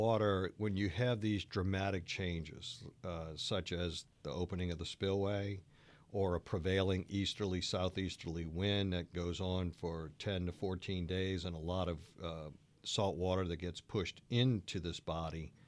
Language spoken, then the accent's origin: English; Louisiana, United States; as I grew up around Lake Pontchartrain, spent a lot of time there